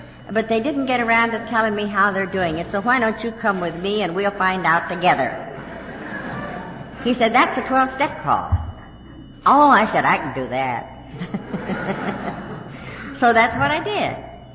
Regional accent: Texas, United States; accent: Texas; 855 Ardmore. Ardmore, with my Texas accent.

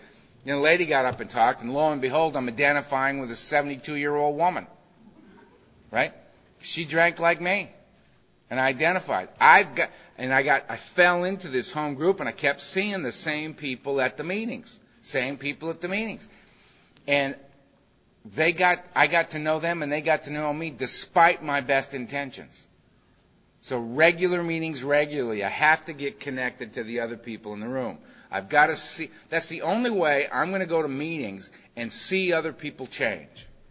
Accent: Los Angeles, California, United States; I'm from Los Angeles, and we got about, 3,000 known meetings a week, you know?

